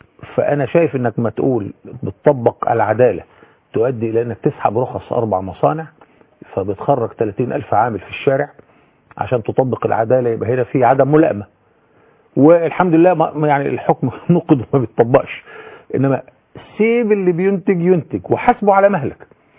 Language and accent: Arabic; Damietta, Damietta Governorate, Egypt; وانا دمياطي، ودمياط دي مدينة